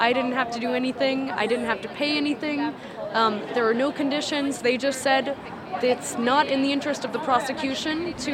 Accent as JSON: {"language": "English", "town": "Washington", "region": "District of Columbia", "country": "United States", "said": "from Washington, D.C."}